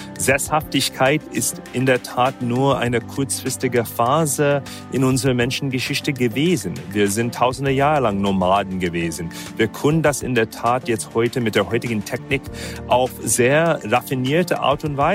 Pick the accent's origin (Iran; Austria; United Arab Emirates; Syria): United Arab Emirates; German is a second language; also born or lived in India / United States / Germany; now in Singapore; in Indien geboren, in den Vereinigten Arabischen Emiraten sowie die USA und teilweise auch sogar Deutschland aufgewachsen, wohne zurzeit in Singapur